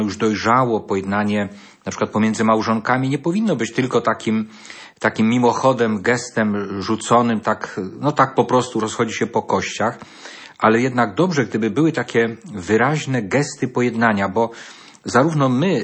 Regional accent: Świętokrzyskie Voivodeship, Poland; now in Lubelskie, Poland; pochodzę z Sandomierskiego, a należę do diecezji radomskiej, a mieszkam w Lubelskiej.

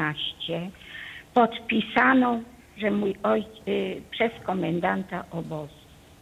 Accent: Poznań, Greater Poland Voivodeship, Poland; now in Toruń, Poland; z Torunia. Pochodzę z Poznania. Jestem córką powstańca wielkopolskiego.

